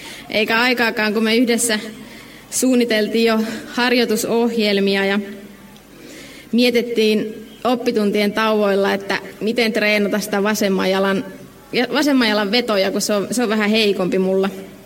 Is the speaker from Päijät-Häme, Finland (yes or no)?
no; Kemijärvi, Lapland, Finland; 14-vuotiaana pelasin 2 joukkueessa, koska mun omalle ikäluokalle ei ollut mun kotikaupungissa eli Kemijärvellä joukkuetta.